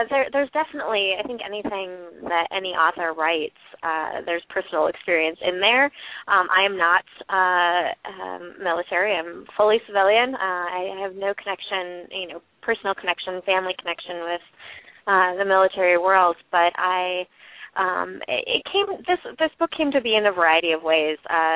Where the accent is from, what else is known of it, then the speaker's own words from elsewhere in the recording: Michigan, United States; now in Whitewater, United States; and I am from from Upper Peninsula of Michigan originally and now live in Wisconsin, and I teach at the University of Wisconsin-Whitewater there.